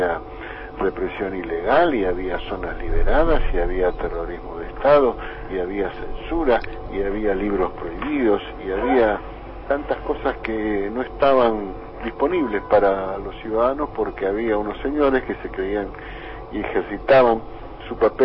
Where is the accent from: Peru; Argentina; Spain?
Argentina; cómo somos capaces los argentinos de superar esas asignaturas pendientes que la democracia tiene